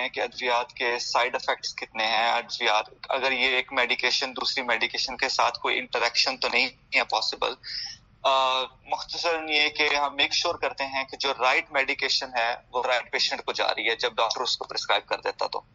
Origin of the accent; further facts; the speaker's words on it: Pakistan; now in United States; میں پاکستان سے آیا ہوں